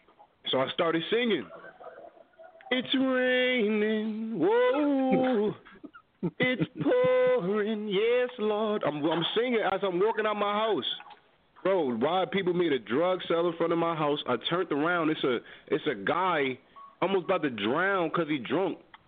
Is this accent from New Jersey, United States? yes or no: yes; New Jersey, United States; And he's from Jersey, where I'm from, and like where I'm from Jersey, bro, we all like we clowns, man.